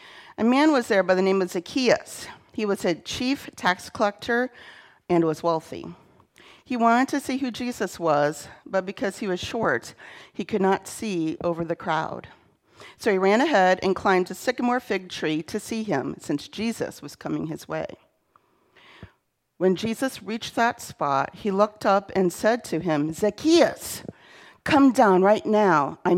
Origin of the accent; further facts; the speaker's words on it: Pennsylvania, United States; Even though I grew up in Pennsylvania, there was a year that I spent in Virginia.